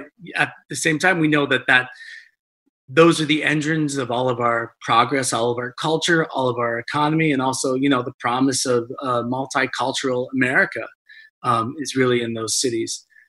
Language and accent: English; Johnstown, Pennsylvania, United States; other cities like my hometown, Johnstown, Pennsylvania